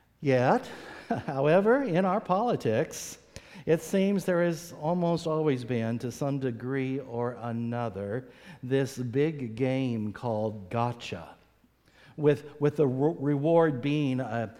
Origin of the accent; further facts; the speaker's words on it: United States; I'm going to kind of speak as an American